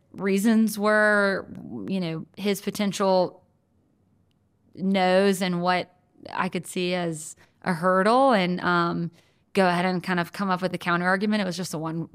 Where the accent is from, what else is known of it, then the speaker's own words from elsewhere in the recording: Birmingham, Alabama, United States; I'm from Birmingham. Been here most of my life. I spent a short period of time in Washington, D.C. and a little bit of time in New York.